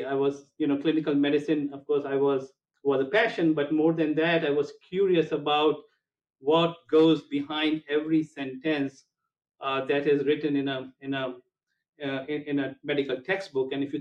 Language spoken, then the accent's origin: English; India; So I grew up in India, and so my entry into medicine probably was influenced by my parents.